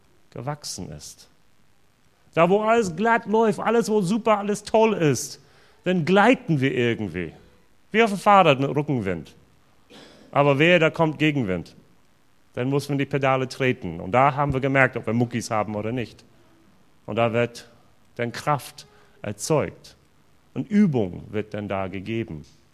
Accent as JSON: {"language": "German", "region": "Pennsylvania", "country": "United States", "second_language": "German", "moved": "yes", "lives_now": "Germany", "said": "Ich komme aus den Vereinigten Staaten und ich bin durch ein Austauschprogramm nach Deutschland gekommen. Und das Interessante für mich war es, dass dieses Austauschprogramm, wo ich war, war nur in wenige Bundesländer und eins davon war Virginia. Allerdings, ich bin geboren in Pennsylvania."}